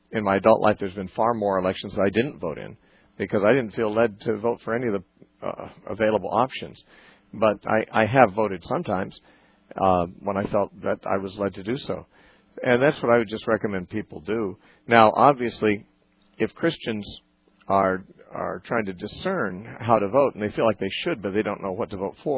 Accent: United States; You know, I'm an American

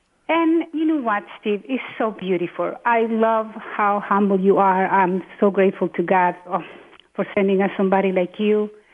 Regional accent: Honduras; I'm from Honduras.

